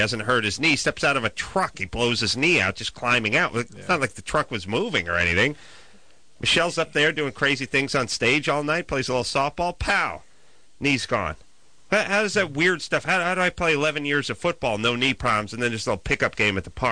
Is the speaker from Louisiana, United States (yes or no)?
no; Michigan, United States; She's calling from Georgia too. I'm from Michigan.